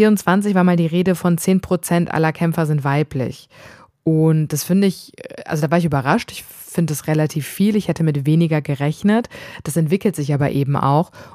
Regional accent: Frankfurt, Hesse, Germany; ich bin im Bahnhofsviertel aufgewachsen in Frankfurt, was ja schon ein hartes Pflaster ist.

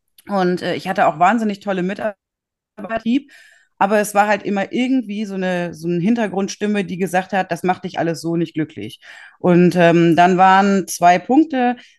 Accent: Gütersloh, North Rhine-Westphalia, Germany; ich komme aus Gütersloh, bin seit 2008 selbstständig

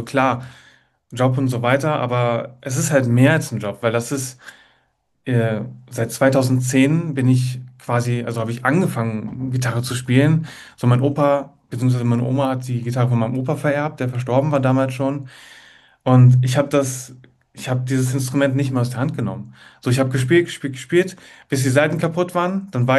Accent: Salzgitter, Lower Saxony, Germany; Ich bin ja 32 Jahre alt und komme, ja, wie ich gesagt habe, aus Salzgitter.

